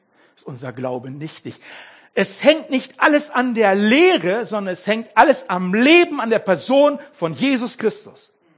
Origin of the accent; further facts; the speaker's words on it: Mülheim an der Ruhr, North Rhine-Westphalia, Germany; Ich bin ja im Ruhrpott aufgewachsen. In Mülheim an der Ruhr.